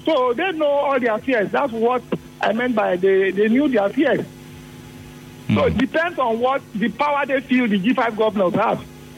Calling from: Port Harcourt, Rivers, Nigeria; I'm calling from Port Harcourt.

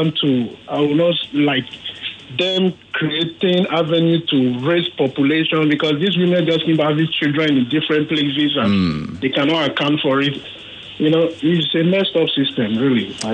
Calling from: Ajah, Lagos, Nigeria; from Ajah.

